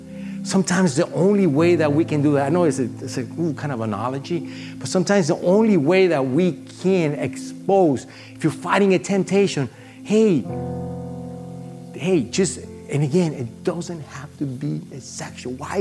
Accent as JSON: {"language": "English", "region": "Florida", "country": "United States", "tie": "born or raised there", "said": "I grew up in South Florida."}